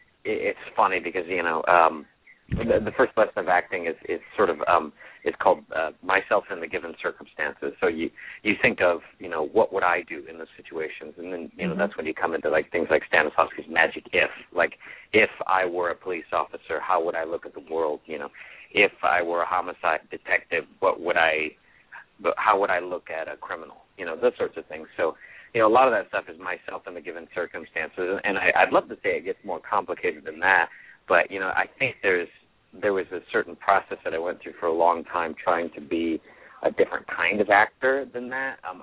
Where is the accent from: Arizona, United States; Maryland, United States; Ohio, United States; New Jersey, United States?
Arizona, United States; Bullhead City; also born or lived in Flint, Michigan; I grew up in Bullhead City, Arizona. I'm originally from Flint, Michigan. My parents are both teachers. We moved out to Bullhead City when I was six, so I lived there from 1982 until I went to college.